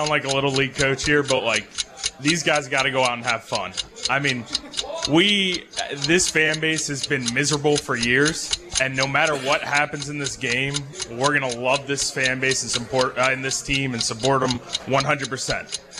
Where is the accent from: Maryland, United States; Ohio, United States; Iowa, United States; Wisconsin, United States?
Maryland, United States; Rockville; I'm from here, from Rockville, Maryland.